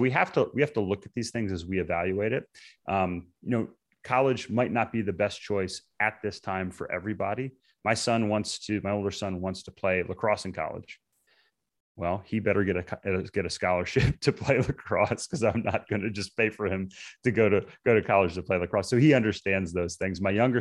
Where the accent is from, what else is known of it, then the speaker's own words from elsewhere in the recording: Maryland, United States; So for instance, I grew up in Maryland, but I went to school in Virginia.